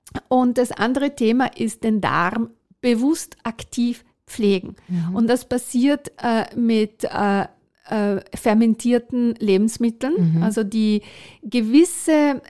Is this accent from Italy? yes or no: yes; Italy; German is a second language; weil ich ja Italienerin bin, ich komme aus dem Ausland.